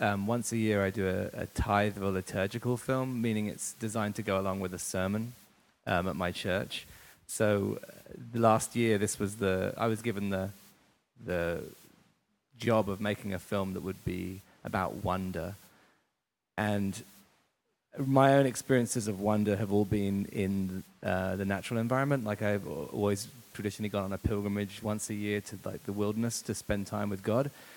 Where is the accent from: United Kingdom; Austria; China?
United Kingdom; England; now in Portland, United States; I'm from England, but I do live very close to here, across the water in Portland.